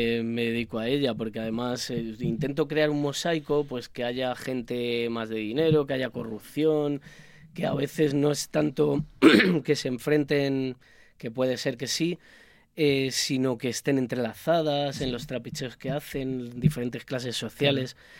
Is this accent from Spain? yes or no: yes; Fuenlabrada, Community of Madrid, Spain; soy nacido en Madrid, pero llevo aquí, bueno, toda la vida.